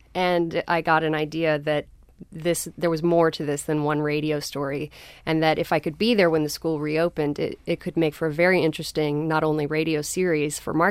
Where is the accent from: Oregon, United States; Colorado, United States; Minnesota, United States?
Colorado, United States; I grew up in Colorado and had never heard of urban Appalachian culture.